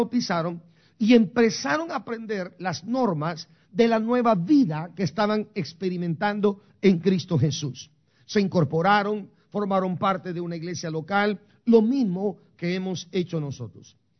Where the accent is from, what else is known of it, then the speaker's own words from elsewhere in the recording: Guatemala; now in San Francisco, United States; ese día me vine de Guatemala para los Estados Unidos. No fue sino que hasta cuando llegué a San Francisco